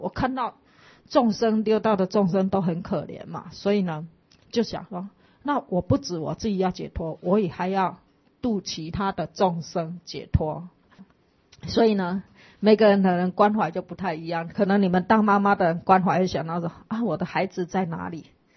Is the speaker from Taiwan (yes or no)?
yes; Taipei, Taiwan; 结果偏偏我们都是台北人跟那个城市人